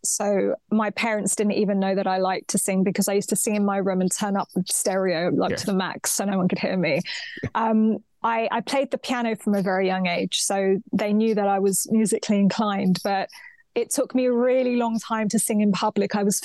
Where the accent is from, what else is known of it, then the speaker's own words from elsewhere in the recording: London, United Kingdom; born there; it's Cyprus, yeah. But I was born in London, but okay. Cyprus is, I've been back to Cyprus every single year since I was a baby.